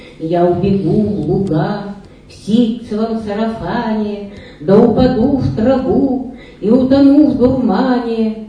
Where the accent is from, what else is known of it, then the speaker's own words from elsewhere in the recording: Leningrad, Saint Petersburg, Russia; Родилась я в Ленинграде, мне 6 лет было, и 3-4 года мы пережили блокаду Ленинграда.